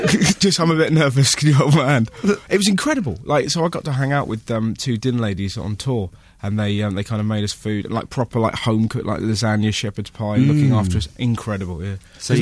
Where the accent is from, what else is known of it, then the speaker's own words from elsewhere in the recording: Bristol, South West England, United Kingdom; now in London, United Kingdom; I'm Bristol, I'm leaving you. I have to change my ways. Where are you going? I've got to go to London.